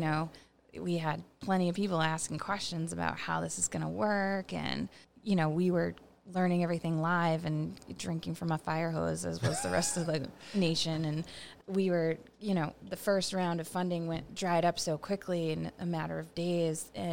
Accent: Harvard, Massachusetts, United States; I bought my house in Bolton, and I live a mile from my parents where I grew up in Harvard.

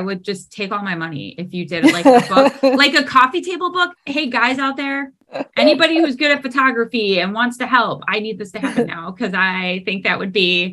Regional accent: East Cleveland, Ohio, United States; And I grew up in East Cleveland, which very low, very below the poverty line.

